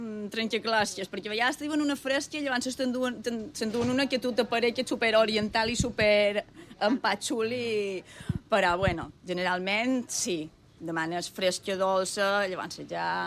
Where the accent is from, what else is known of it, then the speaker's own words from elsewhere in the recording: Felanitx, Balearic Islands, Spain; ja som de Porto Colom i Felanitx, que ha estat el meu poble tota la vida, és un poble mort.